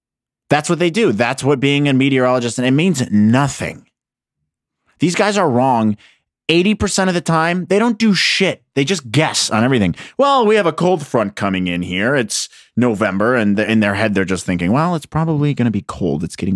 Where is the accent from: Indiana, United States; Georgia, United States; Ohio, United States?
Indiana, United States; as a Midwest boy, as a corn boy born and raised in Indiana, that's child's play bullshit.